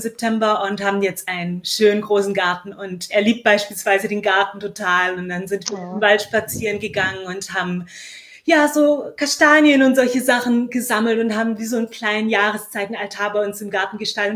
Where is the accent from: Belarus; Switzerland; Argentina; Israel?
Belarus; ich bin in Weißrussland aufgewachsen